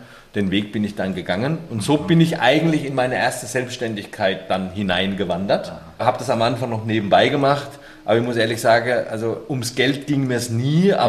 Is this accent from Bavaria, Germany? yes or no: yes; Bavaria, Germany; now in Nuremberg, Germany; ich komme nicht aus der Region Nürnberg, obwohl ich jetzt hier lebe, ich komme erst aus Unterfranken